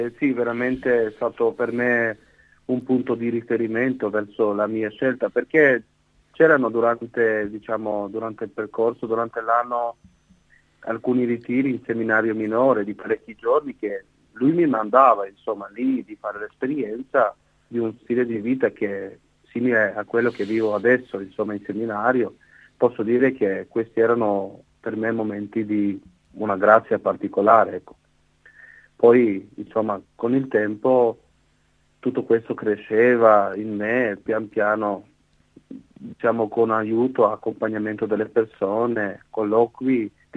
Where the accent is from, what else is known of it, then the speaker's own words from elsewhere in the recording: Zagreb, City of Zagreb, Croatia; sono dal 95, nato in agosto, sono nato e cresciuto a Zagabria in Croazia e sono ultimo dei 7 figli, una famiglia numerosa di tradizionale cattolica